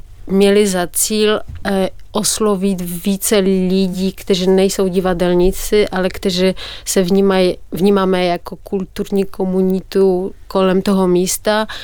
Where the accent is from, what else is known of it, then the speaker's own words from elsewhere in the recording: Poland; Czech is a second language; now in Czech Republic; ta zkušenost bydlení tady a to, že jsem z Polska